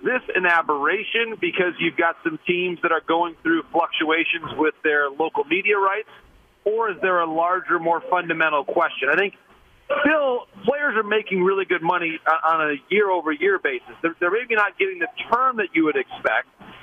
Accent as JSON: {"language": "English", "region": "Michigan", "country": "United States", "tie": "born or raised there", "said": "this is the most excited that I have sensed back in my home state of Michigan about where they are in about a decade."}